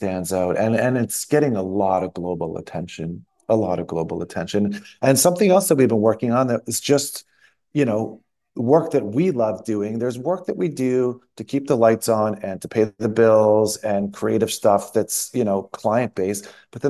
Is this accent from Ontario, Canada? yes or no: yes; Toronto, Ontario, Canada; I was born and bred in Toronto.